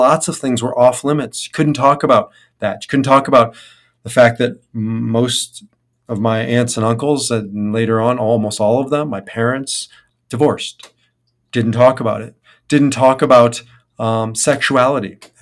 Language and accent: English; Omaha, Nebraska, United States; I grew up in Omaha, Nebraska, and that's where my father was born and raised.